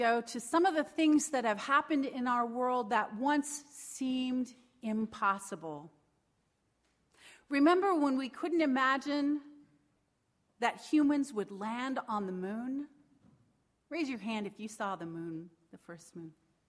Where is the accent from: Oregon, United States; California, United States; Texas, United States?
Oregon, United States; Some of you know I grew up in Southern Oregon